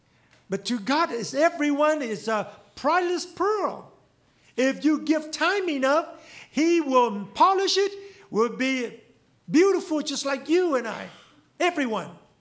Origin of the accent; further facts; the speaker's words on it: Arizona, United States; you know, I came from Arizona. I mean, everything there's dead.